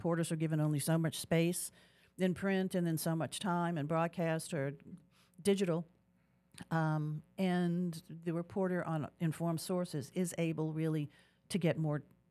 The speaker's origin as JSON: {"language": "English", "town": "New Orleans", "region": "Louisiana", "country": "United States", "tie": "born or raised there", "said": "Also, I was able to stay here in New Orleans, which is my hometown."}